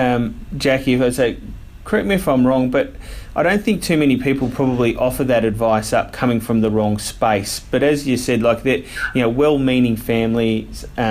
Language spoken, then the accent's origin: English; Australia; and I know as a Australian male, that can be sometimes a bit of a challenge